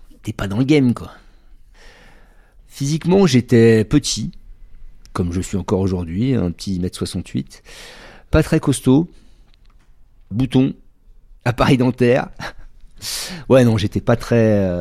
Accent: Bordeaux, Nouvelle-Aquitaine, France; je suis originaire de Bordeaux

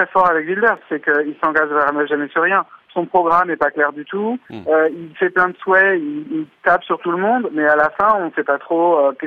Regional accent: France; moi, en tant que Français

